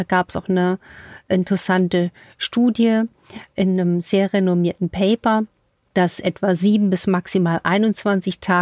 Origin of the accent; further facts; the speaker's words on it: Saarland, Germany; So isst man das bei mir zu Hause, ne, in der Region, wo ich geboren bin, im Saarland.